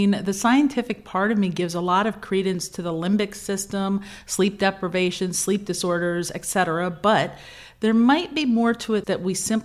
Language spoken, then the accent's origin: English; New Jersey, United States; I'm from New Jersey. I was born in the mood for slapping.